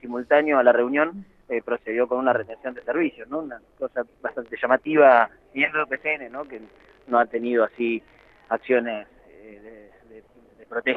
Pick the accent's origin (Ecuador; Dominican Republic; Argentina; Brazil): Argentina; Río Negro; Yo soy de Talleres de San Antonio, Claudio.